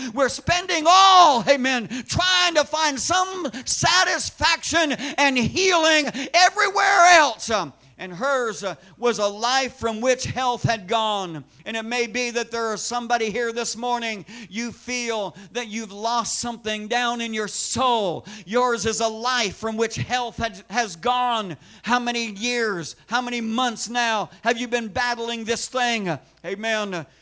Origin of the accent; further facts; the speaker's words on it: Illinois, United States; We come from Illinois.